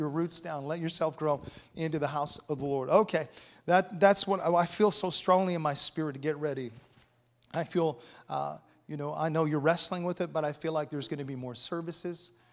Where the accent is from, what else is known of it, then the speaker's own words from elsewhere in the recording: West Coast, United States; I got to let you know that we are from the West Coast.